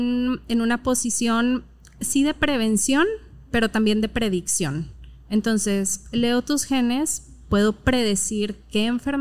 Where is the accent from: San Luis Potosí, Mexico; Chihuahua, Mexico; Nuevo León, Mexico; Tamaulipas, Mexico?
Nuevo León, Mexico; Monterrey; accent: regia; Soy regia y hablo como regia.